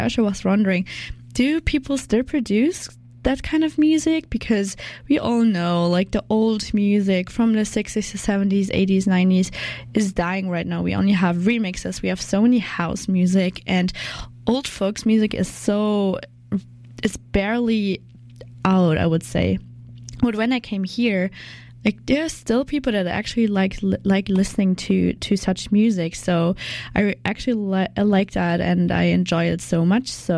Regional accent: Germany; English is a second language; now in Canada; I'm from Germany.

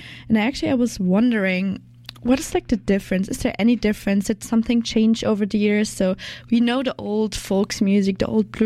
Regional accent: Germany; English is a second language; I'm the intern here at CJSF and I'm from Germany.

